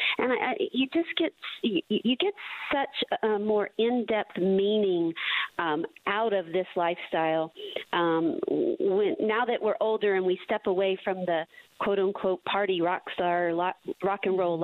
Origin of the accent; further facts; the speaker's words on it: Tennessee, United States; even me growing up in Tennessee, you're not exposed to it like you are